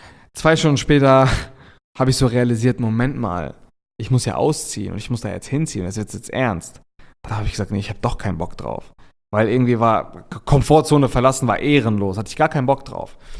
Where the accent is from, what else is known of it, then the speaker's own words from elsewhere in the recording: Reinbek, Schleswig-Holstein, Germany; ich komme halt aus Rheinbeek, so ein Dorf in Schleswig-Holstein, gar nicht mal offiziell aus Hamburg, ich sage immer Hamburg, damit die Leute was damit anfangen können.